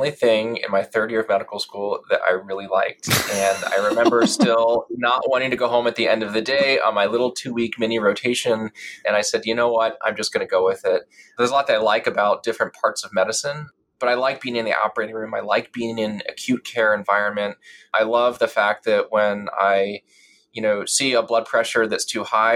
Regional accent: Wilmington, Delaware, United States; I grew up in Wilmington, Delaware.

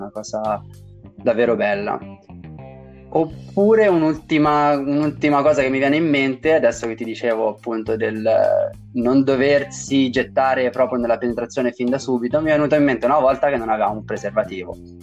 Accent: Tuscany, Italy; come si dice dalle mie parti in Toscana

